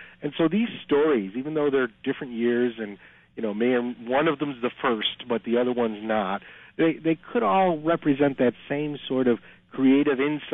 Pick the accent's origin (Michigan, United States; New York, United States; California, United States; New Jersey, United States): New York, United States; Buffalo; I was a senior in college, had to write a paper about my hometown of Buffalo, New York.